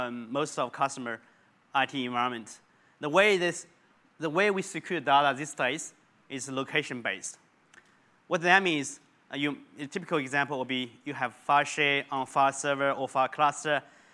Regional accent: Australia; Yeah, the other one, I guess, as Australian, we probably will know this WEC leakage.

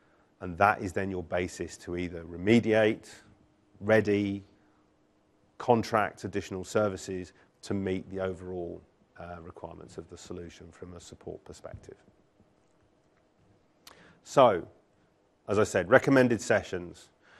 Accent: United Kingdom; I'm British, so this is excited as I get

